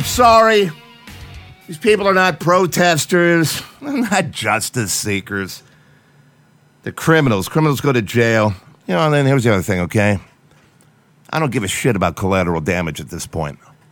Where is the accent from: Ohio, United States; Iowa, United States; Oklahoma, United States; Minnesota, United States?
Ohio, United States; Strongsville; now in Willoughby, United States; I actually moved back to the area. I live in Willoughby right now. I grew up in Strongsville, graduated in 1982